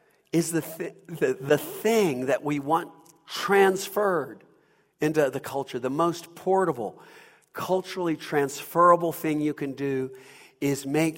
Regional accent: Owensboro, Kentucky, United States; someone from my hometown in Owensboro, Kentucky, who looks like me and talks like me

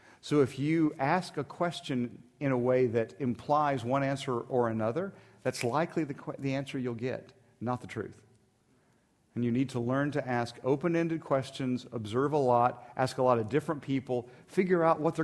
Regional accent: United States; But I'm an American, so I'm not going to buy 13.

